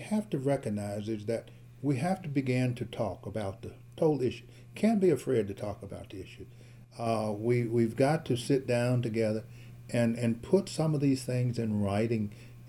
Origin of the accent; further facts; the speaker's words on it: the South, United States; Well, I grew up in the South